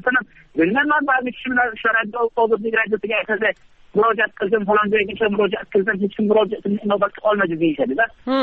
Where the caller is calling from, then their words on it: Shahrisabz, Qashqadaryo Region, Uzbekistan; Shahrisab, Qashqadaryo.